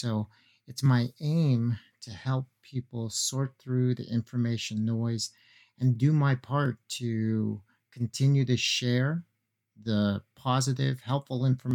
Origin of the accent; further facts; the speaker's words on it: Canada; I am a Canadian ACMPR home grower.